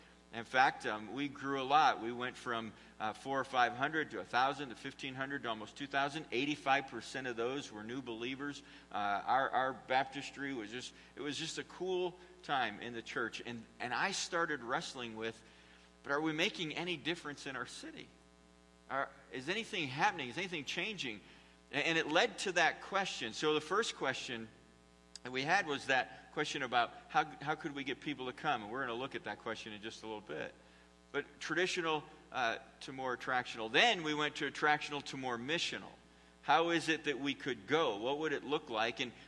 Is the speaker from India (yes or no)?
no; Syracuse, New York, United States; I'm a diehard Syracuse University fan. I grew up in Syracuse.